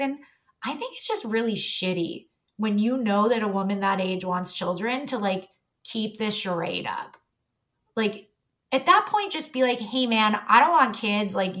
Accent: Toronto, Ontario, Canada; Like you're a 416er because I grew up in Toronto.

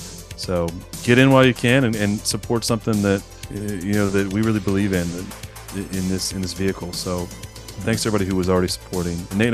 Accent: Chico, California, United States; now in San Diego, United States; Yeah, I live in San Diego. I lived in San Diego for 6 years. I'm from Chico.

